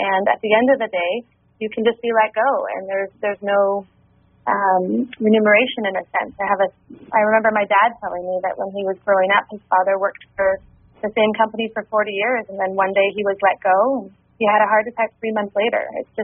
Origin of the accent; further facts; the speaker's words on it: Vancouver, British Columbia, Canada; Yeah, I grew up in Vancouver and I grew up in a single family home.